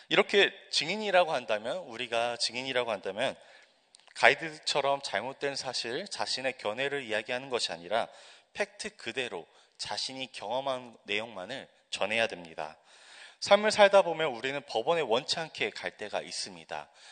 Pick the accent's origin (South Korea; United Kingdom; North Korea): United Kingdom; 저는 어렸을 때 영국에서 자랐습니다. 부모님의 그 유학을 따라서 함께 영국에 건너갔는데요.